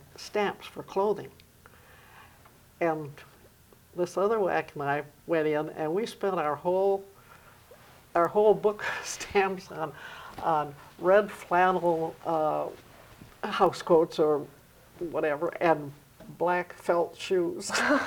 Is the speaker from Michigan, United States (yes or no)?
yes; Michigan, United States; We're from Michigan.